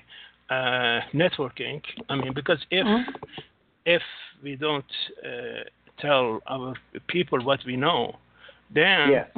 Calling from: Singapore; from Singapore right now.

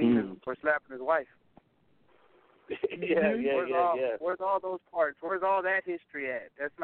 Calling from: Waco, Texas, United States; Waco, Texas, brother.

